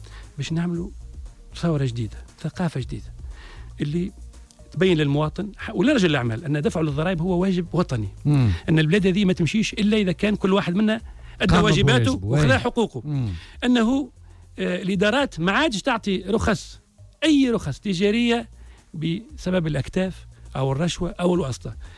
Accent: Tunisia; now in France; أنا تونسي مقيم في الخارج جاي من فرنسا

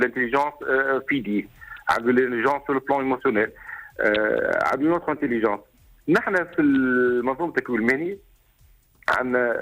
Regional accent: Tunisia; التصور العام اللي عندنا في تونس

